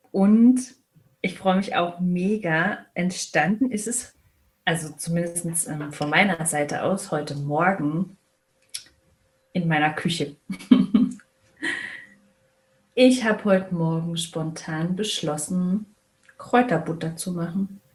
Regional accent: Berlin, Germany; obwohl wir in einer Großstadt gelebt haben, also ich bin in Berlin aufgewachsen

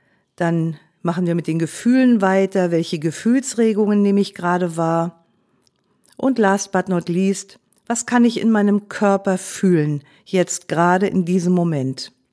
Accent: Germany; denn als Deutsche sind wir ja immer sehr genau

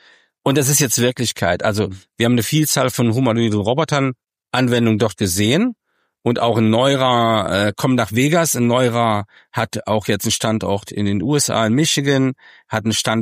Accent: North Rhine-Westphalia, Germany; Und der Hotelflur ist so groß wie die Hauptstraße in NRW, wo ich herkomme, genau.

